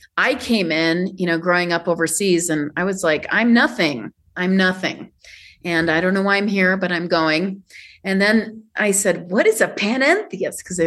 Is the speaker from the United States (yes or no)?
yes; Midwest, United States; I grew up in the Midwest and we like our stories about fences and forests